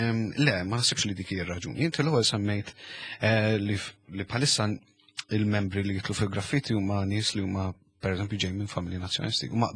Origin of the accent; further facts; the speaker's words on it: Pembroke, Northern Region, Malta; jien minn Pembroke, jien resident ta' Pembroke